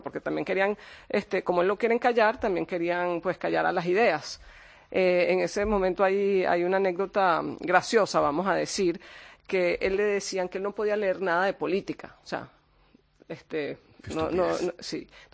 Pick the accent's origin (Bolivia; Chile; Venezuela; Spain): Venezuela; la ciudadanía no es tan maltratada como somos los venezolanos.